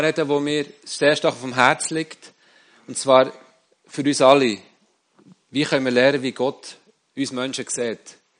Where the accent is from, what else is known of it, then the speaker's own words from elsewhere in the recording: Bern, Switzerland; now in Zürich, Switzerland; Ich bin selber im Bernbiet aufgewachsen. Ich hoffe, ihr versteht meinen Dialekt, sonst müsst ihr auf Hochdeutsch umstellen. Ich bin Müllersohn, ich bin auf dem Land aufgewachsen, wohne heute mitten in der Stadt Zürich.